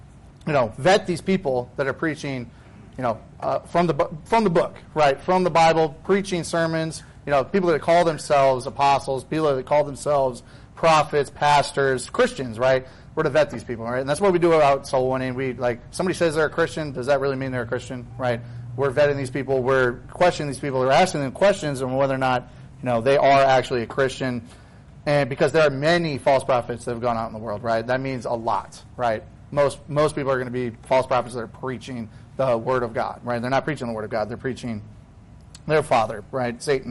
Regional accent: South Bend, Indiana, United States; Today I will be preaching on something that, an event that happened in my hometown, South Bend, Indiana.

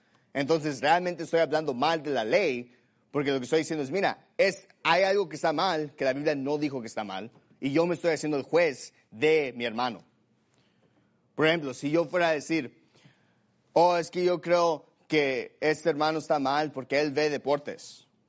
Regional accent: Mexico; born there; yo no prediqué el sermón porque odio a los mexicanos o porque odio a México. Es mi país natal.

